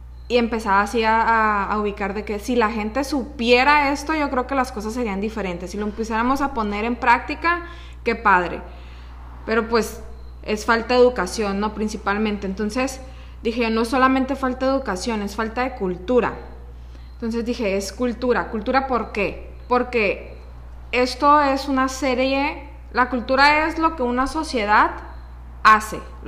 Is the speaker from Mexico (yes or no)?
yes; Culiacán, Sinaloa, Mexico; soy de Culiacán, Sinaloa, orgullosamente. Sí, amo mi estado, la verdad, y amo mi país.